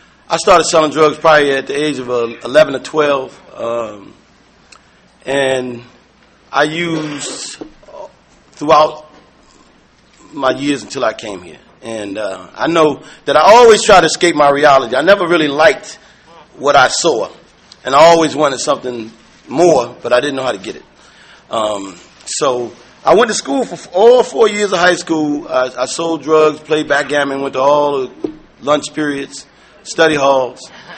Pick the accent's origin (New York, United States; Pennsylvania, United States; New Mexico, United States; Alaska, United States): New York, United States; also born or lived in New Jersey; I grew up in New York and New Jersey. I grew up to an addictive family.